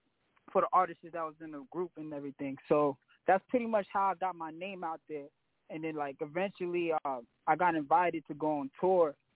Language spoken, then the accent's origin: English; Long Island, New York, United States; All right, so yeah, I'm from Long Island, New York